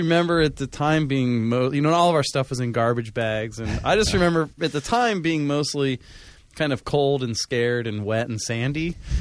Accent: Los Angeles, California, United States; I grew up in the Los Angeles area, and one year for summer camp, we went to, Catalina Island

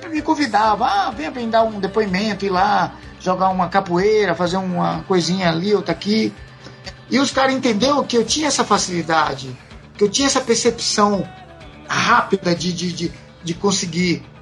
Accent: Bahia, Brazil; eu nasci no meio do Ribeirão, sou baiano, não saía da água

